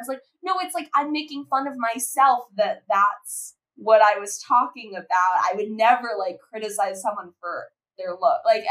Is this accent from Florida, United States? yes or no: yes; Florida, United States; Because we were, you know, Jewish girls growing up in South Florida